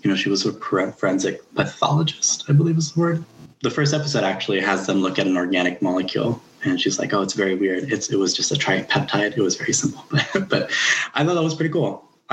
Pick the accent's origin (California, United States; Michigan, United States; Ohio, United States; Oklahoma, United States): Oklahoma, United States; Oklahoma City; I grew up in Oklahoma City, Oklahoma. Sort of the south side, there's a large population of Mexican immigrants there, and that's where my parents settled down. I was born in America. I was born there in Oklahoma.